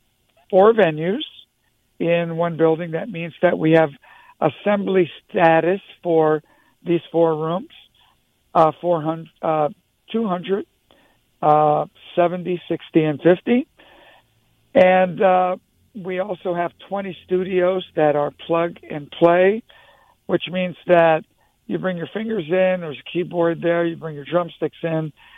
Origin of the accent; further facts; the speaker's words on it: San Francisco, California, United States; I am a musician in San Francisco. I was raised in North Beach. Mm-hmm. I went to all the Catholic schools in the city